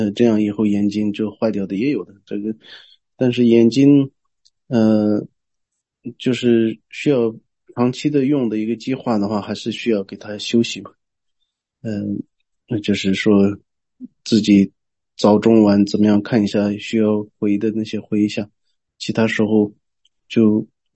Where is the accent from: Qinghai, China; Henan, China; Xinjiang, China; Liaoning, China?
Qinghai, China; Golog; moved away; 2016、2017年的时候，我回去我们家乡果洛的时候，也有那种情况